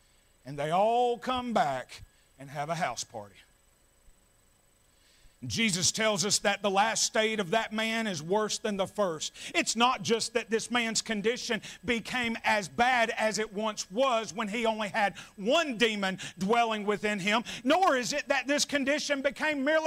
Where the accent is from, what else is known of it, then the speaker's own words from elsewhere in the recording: Bible Belt, United States; what I know growing up in the Bible Belt is we've got a lot of people that have tried to reform their lives